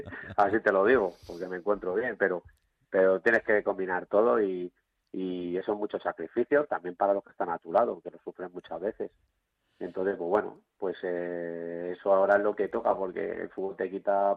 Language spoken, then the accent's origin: Spanish; San Fernando de Henares, Community of Madrid, Spain; yo soy de San Fernando de Henares